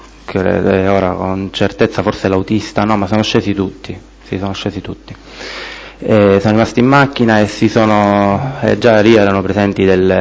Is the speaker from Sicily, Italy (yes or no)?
yes; Catania, Sicily, Italy; born there; sono nato a Catania il 15 luglio del 77.